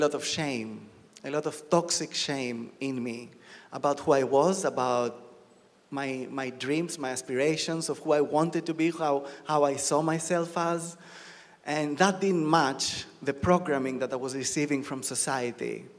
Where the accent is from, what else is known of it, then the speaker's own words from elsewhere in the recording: Greece; English is a second language; So I'm Greek, if you didn't guess from my weird accent. I'm Greek. I grew up in Greece. Both my parents are Greek.